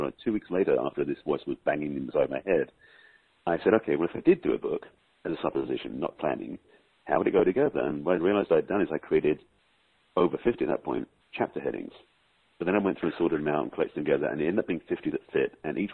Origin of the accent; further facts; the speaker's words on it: England, United Kingdom; So even though, I come from England, and it's interesting because I've known people who come from England and from other countries who drop their accent as soon as they get here to fit in.